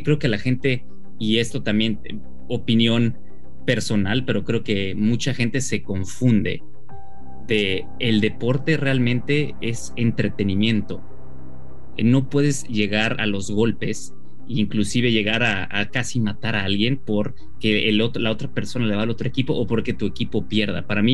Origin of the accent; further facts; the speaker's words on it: Querétaro, Mexico; A mí me pega muy de cerca porque yo crecí en Querétaro, he ido muchísimas veces a ese estadio